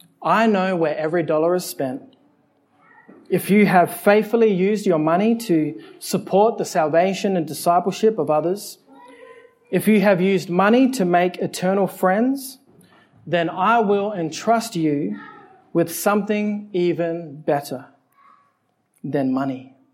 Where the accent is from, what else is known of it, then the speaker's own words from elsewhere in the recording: Adelaide, South Australia, Australia; also born or lived in Alice Springs; the church I grew up in here in Adelaide, my church in Alice Springs